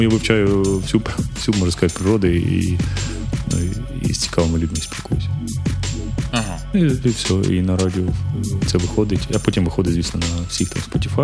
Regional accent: Kharkiv, Kharkiv Oblast, Ukraine; Бо я як харків'янин

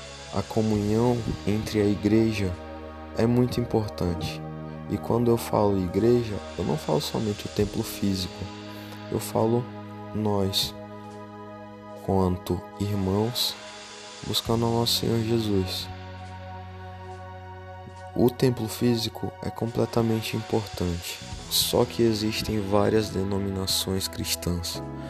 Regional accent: Boa Vista, Roraima, Brazil; eu tenho 25 anos, sou de Boa Vista, Roraima.

